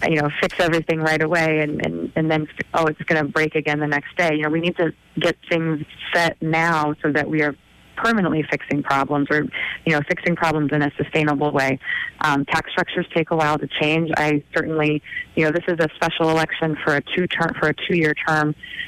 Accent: Oregon, United States; I am from Oregon, and I have a lot of friends who live in Seattle and Portland and San Francisco.

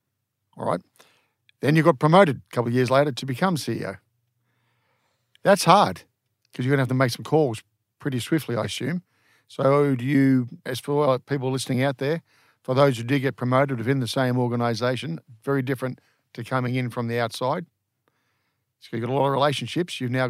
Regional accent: South Africa; now in Australia; All the skills I've learned overseas never seems valued. I've got to go two steps back. If I come from South Africa and I'm not from Australia, did you have to start two steps down to build again?

